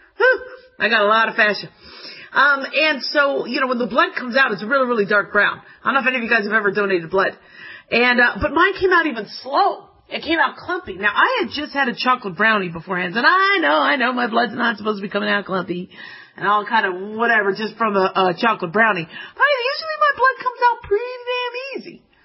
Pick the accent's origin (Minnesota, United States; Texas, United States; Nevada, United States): Nevada, United States; Las Vegas; because listen, I grew up in Las Vegas.